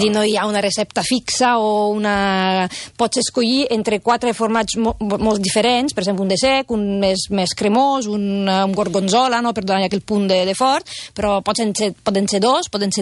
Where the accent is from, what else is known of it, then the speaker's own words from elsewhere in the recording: Naples, Campania, Italy; la pizza fregida és molt típica del meu poble, a Nàpols.